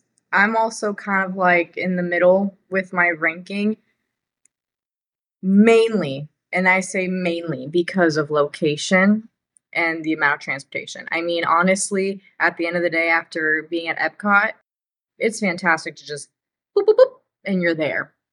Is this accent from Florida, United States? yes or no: yes; Florida, United States; Maybe I'm a little bit biased, because as someone who was born and raised in Florida